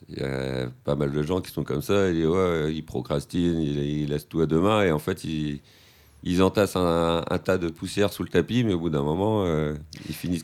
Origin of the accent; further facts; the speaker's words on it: Brittany, France; Moi, je sais que je viens de la Bretagne.